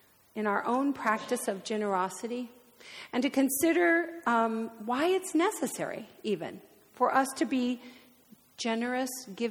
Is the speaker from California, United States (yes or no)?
yes; California, United States; and I'm very Californian. So in New York, as I understand it, there's a place called the Bowery. In L.A., we called it Skid Row.